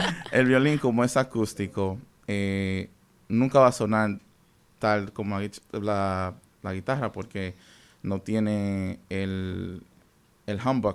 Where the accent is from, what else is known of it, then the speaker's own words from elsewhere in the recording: New York, United States; born there; nací en Nueva York, padre dominicano de San Francisco de Macorís.